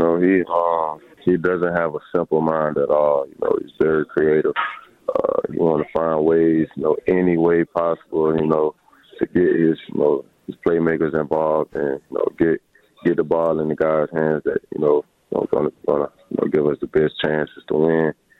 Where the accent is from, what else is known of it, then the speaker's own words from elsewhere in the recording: Tuscaloosa, Alabama, United States; just being a local kid, you know, a lot of local kids get looked over